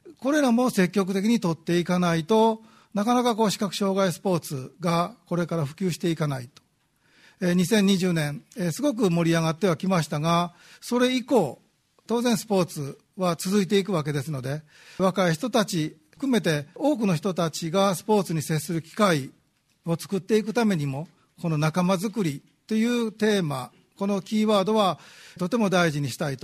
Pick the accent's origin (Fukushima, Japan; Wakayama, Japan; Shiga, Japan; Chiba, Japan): Shiga, Japan; 滋賀県から来ました